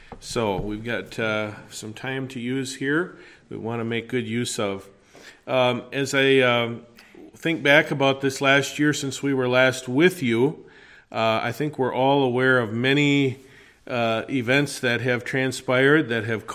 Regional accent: Columbus, Wisconsin, United States; My wife Lynette is here with me today. We are here from Columbus. Columbus, Wisconsin, that is. Like I said, Madison area, if you don't know where that is, west of Watertown.

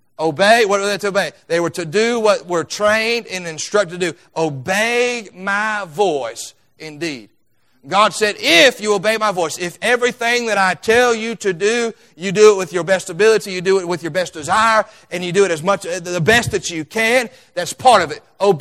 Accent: United States; That's what I do, because I'm American.

